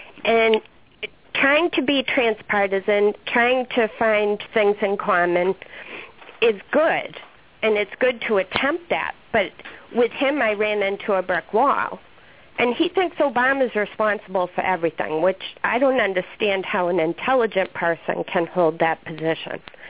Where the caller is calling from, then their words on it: Scituate, Massachusetts, United States; Hi, Greg. … from Scituate.